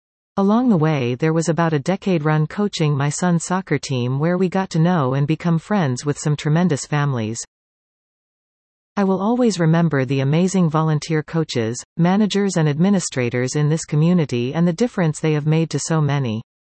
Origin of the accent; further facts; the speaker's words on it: Surrey, British Columbia, Canada; As a kid growing up on the Surrey, North Delta border, Sawa Sen and Ladner were completely foreign to me.